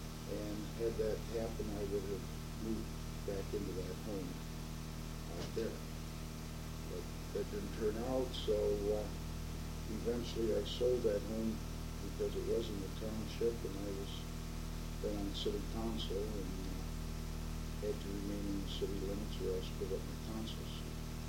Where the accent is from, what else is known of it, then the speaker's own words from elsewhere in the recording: Northville, Michigan, United States; born there; I was born right here in Northville. In fact, I was born on East Main Street